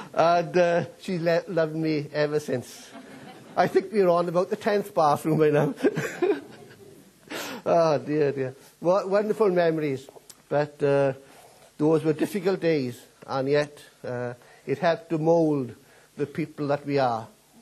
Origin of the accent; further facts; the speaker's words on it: Wales, United Kingdom; first language Welsh; English is a second language; I was a part of the first Welsh school in the Garw Valley, the second in South Wales. Welsh was my first language, and so forth.